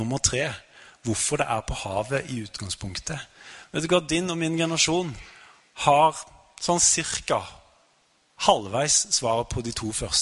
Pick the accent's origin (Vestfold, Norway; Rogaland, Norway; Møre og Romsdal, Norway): Rogaland, Norway; Stavanger; ut forbi Stavanger, der jeg kommer fra.